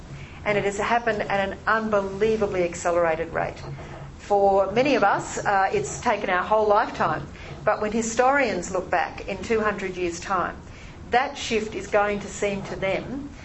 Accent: Queensland, Australia; I do note that in my home state of Queensland

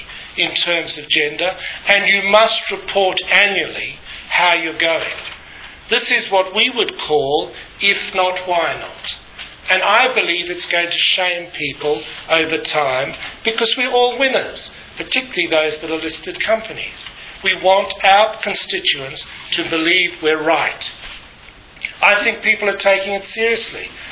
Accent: Australia; not because I'm Australian.

